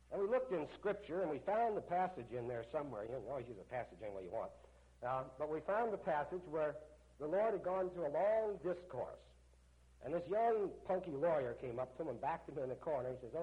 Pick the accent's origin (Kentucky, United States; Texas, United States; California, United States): Kentucky, United States; Louisville; being a hillbilly, I'm from Louisville, Kentucky, you know, where we got the beautiful horses and fast women.